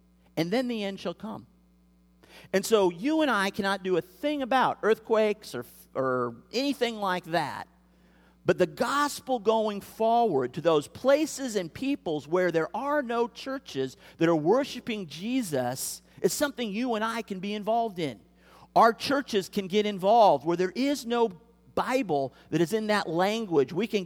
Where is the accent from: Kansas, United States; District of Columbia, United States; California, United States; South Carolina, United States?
Kansas, United States; I grew up in Kansas, and, you know, in April, you could look out, and you could see the wheat fields